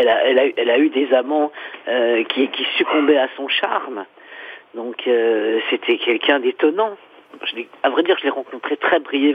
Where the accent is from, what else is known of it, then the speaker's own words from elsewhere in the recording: Paris, Île-de-France, France; Je n'habite pas loin de Pigalle. Moi, je suis une Parisienne. Je suis née dans le 9e. J'ai pas beaucoup voyagé, finalement. J'ai habité Belleville. Métro Couronne, j'ai habité avenue Jean Jaurès dans le 19e.